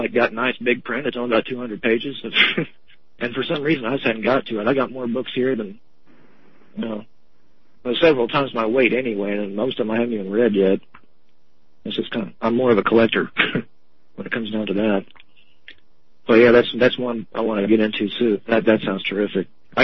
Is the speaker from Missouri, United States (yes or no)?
no; Oklahoma, United States; moved away; I'm from Oklahoma. That's where I spent my time in the States, which is one reason why I haven't been back in 10 years.